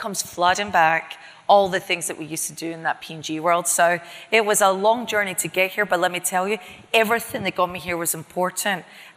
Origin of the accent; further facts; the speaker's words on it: Scotland, United Kingdom; also born or lived in Puerto Rico; I'm a wannabe Boricua, but I'm not. I'm Scottish.